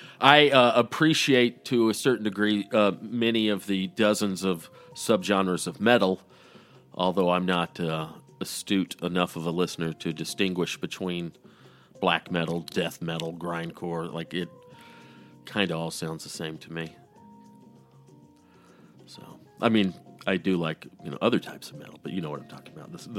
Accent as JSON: {"language": "English", "region": "Georgia", "country": "United States", "tie": "born or raised there", "said": "I was surrounded by it growing up in Georgia."}